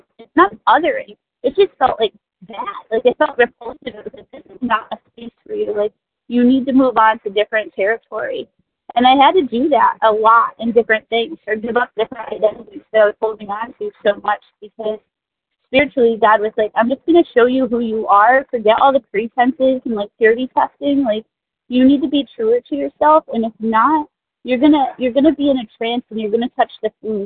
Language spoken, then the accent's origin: English; Connecticut, United States; Yes, I'm from Connecticut. I'm very grateful to be here today.